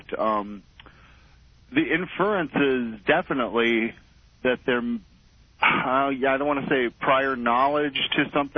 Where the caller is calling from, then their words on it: Minnesota, United States; from Minnesota.